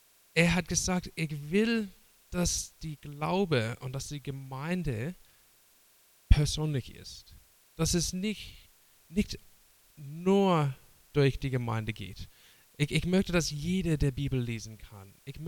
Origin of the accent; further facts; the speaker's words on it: Australia; German is a second language; Ich komme aus Australien und ich muss sagen, es ist kein Feiertag in Australien, Reformationstag.